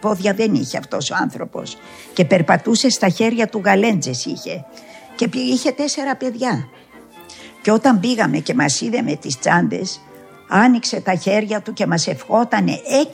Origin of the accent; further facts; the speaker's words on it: Istanbul, Turkey; Γεννήθηκα στην Κωνσταντινούπολη, μεγάλωσα εκεί.